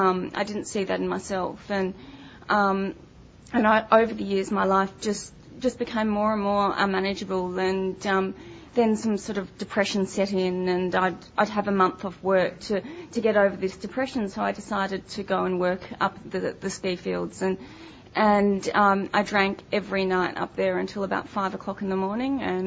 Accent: Melbourne, Victoria, Australia; I grew up in Melbourne, and I was essentially, as a kid, I was a good girl. I went to church, I was in the church choir

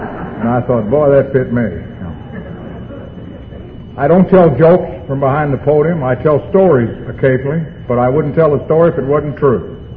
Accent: Louisville, Kentucky, United States; I come from Louisville, Kentucky. I was born and raised there, in out around the corner at 4th and Central, where Churchill Downs Racetrack is

